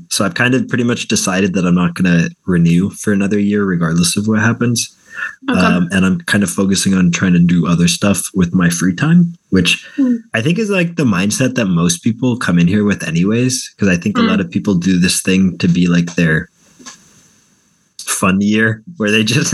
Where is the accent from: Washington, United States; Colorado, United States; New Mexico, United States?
Colorado, United States; I say I'm from Colorado.